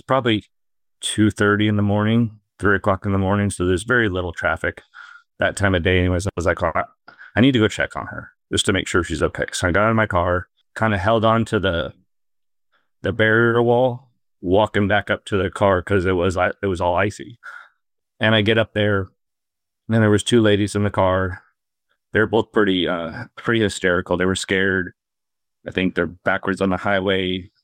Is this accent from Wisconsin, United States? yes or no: no; Denver, Colorado, United States; I grew up in Denver, so I think I have a pretty good idea of driving in the snow and stuff like that.